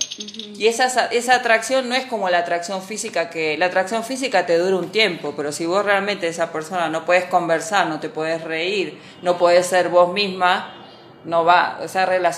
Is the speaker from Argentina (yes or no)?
yes; Argentina; no soy todas las argentinas, soy una nomás.